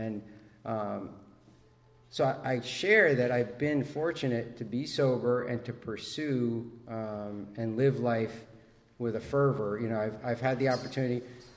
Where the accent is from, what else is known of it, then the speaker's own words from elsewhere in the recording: Washington Heights, New York, United States; I'm from Washington Heights.